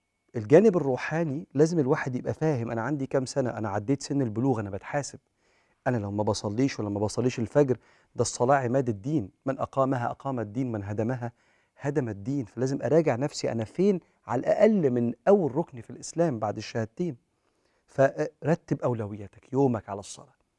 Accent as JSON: {"language": "Arabic", "country": "Egypt", "said": "في أمة بلدنا مصر هنا،"}